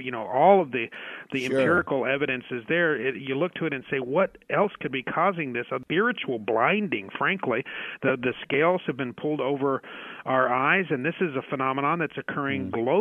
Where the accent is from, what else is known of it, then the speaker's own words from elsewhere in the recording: Denver, Colorado, United States; I'm from Colorado, from the Denver area.